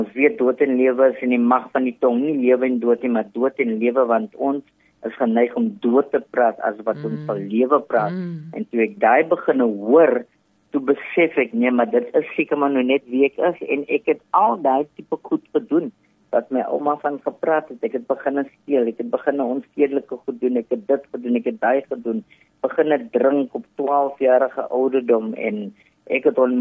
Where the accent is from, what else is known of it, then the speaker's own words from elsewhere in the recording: Lansdowne, Western Cape, South Africa; also born or lived in Hanover Park; Ek is gebore in Hanover Park, groot geword, in Lansdowne, en ons het so in 'n slaapkamer vertrek